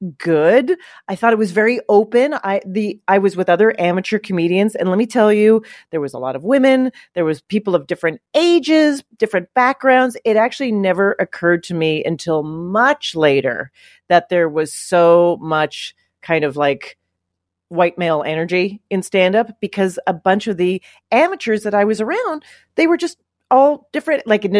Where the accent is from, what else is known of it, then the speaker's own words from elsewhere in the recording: Calgary, Alberta, Canada; now in New York, United States; Yes, I grew up in Calgary, Alberta, Canada, which sounds like all right, that is